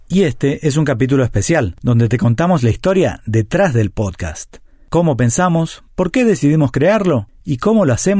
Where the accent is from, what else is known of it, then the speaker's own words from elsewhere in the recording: Mexico; moved away as an adult; now in California, United States; Alguna vez ya te conté que la idea del podcast nació hace casi dos años, cuando llegué de México a California